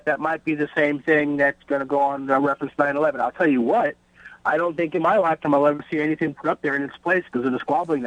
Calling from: Port Jefferson, New York, United States; I'm in Port Jeff again.

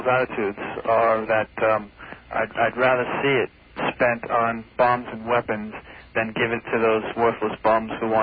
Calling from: Lake Grove, New York, United States; I'm calling from Lake Grove.

